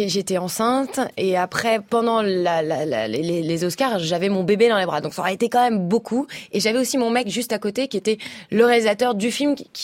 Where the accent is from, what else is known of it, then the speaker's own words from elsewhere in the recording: France; accent: French; mon petit accent français a déplu au studio